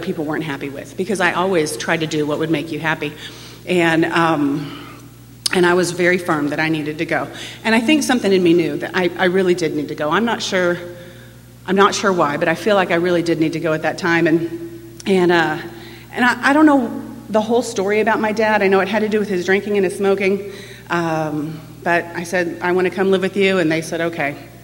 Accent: Texas, United States; But I didn't know I was angry, because I grew up in Texas, and that's not something that people are, especially little girls.

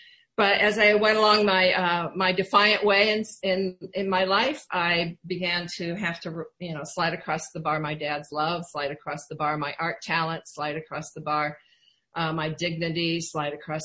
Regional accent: Iowa, United States; I grew up in Iowa, and it was my first resentment, and I couldn't wait to get out of there.

